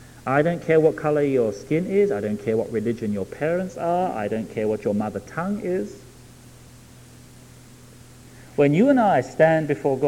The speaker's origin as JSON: {"language": "English", "region": "England", "country": "United Kingdom", "said": "As an Englishman, I find that difficult. Why wasn't the Messiah born in London, eh?"}